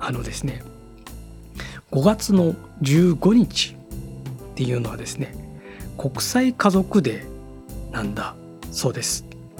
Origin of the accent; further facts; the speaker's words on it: Osaka, Japan; 大阪も僕関西出身なんですけど、関西というか大阪府出身なんですけど